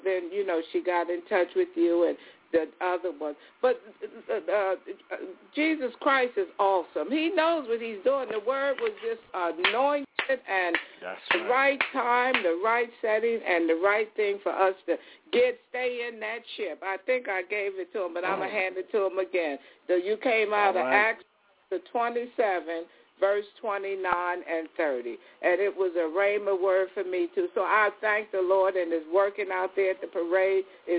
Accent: Trinidad & Tobago; I'm from Trinidad.

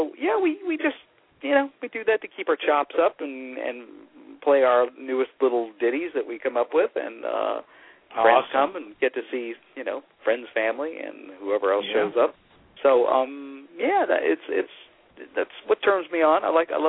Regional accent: Hollywood, California, United States; I wanted to put down on paper memories of growing up in Hollywood

